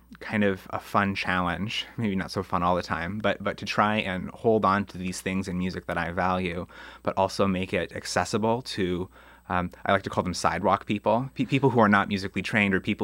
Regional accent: Grand Rapids, Minnesota, United States; also born or lived in Kenora, Canada; I was born in Kenora, Ontario. My whole family's Canadian. But when I was five, my dad took a job just temporarily in Grand Rapids, Minnesota, working at a paper mill. And we just thought we'd live there for 2, maybe 3 years. And we ended up staying there over a decade.

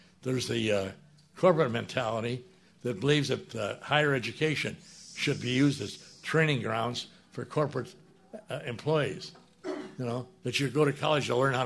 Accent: Detroit, Michigan, United States; I was born and raised in Detroit. I love Detroit.

